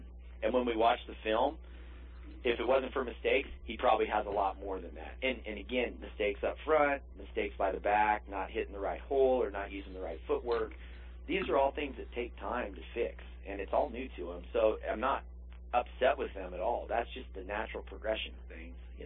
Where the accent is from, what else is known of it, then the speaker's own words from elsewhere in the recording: Falls City, Nebraska, United States; Yeah, and, you know, I've never been to Fairbury. I grew up in Fall City. I don't think I've ever set foot in that town